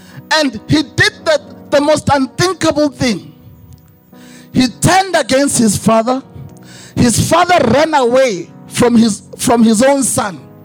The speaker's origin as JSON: {"language": "English", "town": "Pietermaritzburg", "region": "KwaZulu-Natal", "country": "South Africa", "tie": "born or raised there", "said": "When we were growing up in Pietermaritzburg, we had a neighbor"}